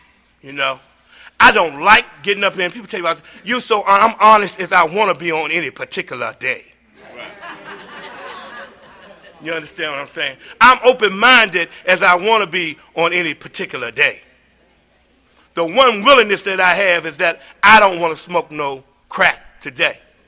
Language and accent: English; Washington, District of Columbia, United States; I'm from Washington, D.C., and I used to live up by Walter Reed, and I worked for the engraving and printing.